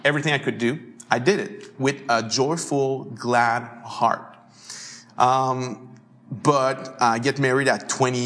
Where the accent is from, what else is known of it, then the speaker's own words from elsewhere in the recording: Trois-Rivières, Quebec, Canada; English is a second language; Grew up in a city called Trois-Rivières. It's about 2 hours from Montreal.